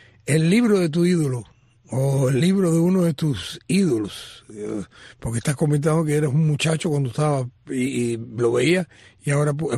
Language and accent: Spanish; Cuba; como cubano